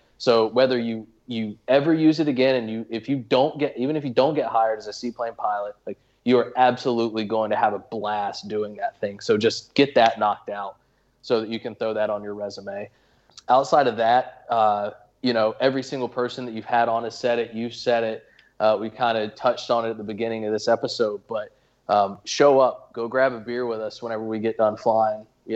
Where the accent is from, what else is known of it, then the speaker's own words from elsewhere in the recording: Florida, United States; I mean, I'm born and raised in Florida.